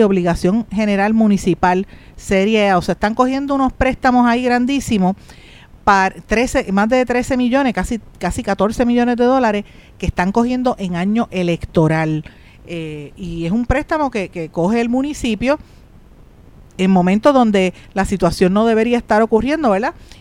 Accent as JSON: {"language": "Spanish", "town": "Guaynabo", "country": "Puerto Rico", "tie": "born or raised there", "said": "el municipio de Guaynabo, que es donde yo soy guaynabeña"}